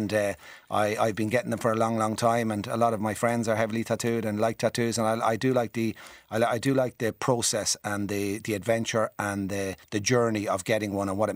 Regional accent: Ireland; And she goes, where are you from? I said, Ireland.

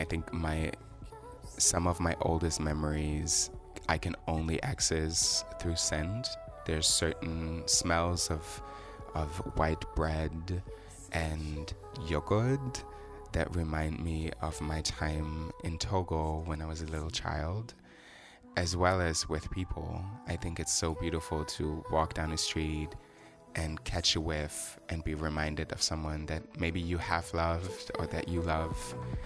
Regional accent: Berlin, Germany; now in London, United Kingdom; I am an artist from Berlin.

